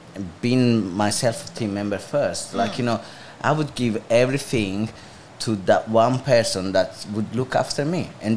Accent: Italy; English is a second language; now in Australia; I'm from Italy.

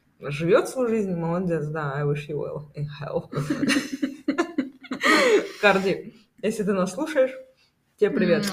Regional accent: Moscow, Russia; Я из России, я из Москвы.

